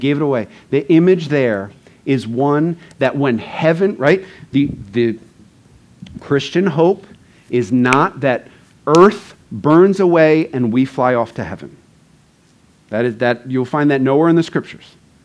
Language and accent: English; Long Island, New York, United States; I grew up on Long Island, where sweet 16s were, you know, nicer than the vast majority of weddings that exist in the world